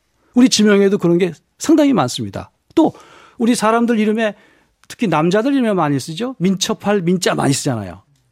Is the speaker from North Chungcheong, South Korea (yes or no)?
yes; Mugeuk, North Chungcheong, South Korea; born there; 제가 무극에서 태어났어요. 충청북도.